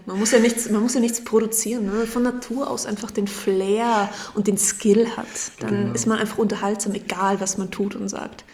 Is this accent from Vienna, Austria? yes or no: no; Salzburg, Austria; ich komme aus Salzburg in Österreich.